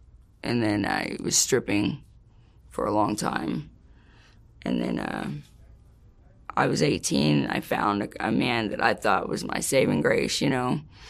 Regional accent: Oklahoma City, Oklahoma, United States; Oklahoma City, Oklahoma.

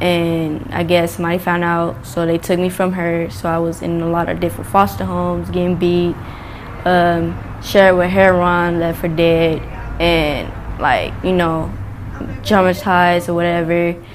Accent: Lancaster, California, United States; born there; I was born in Lancaster at AV Hospital.

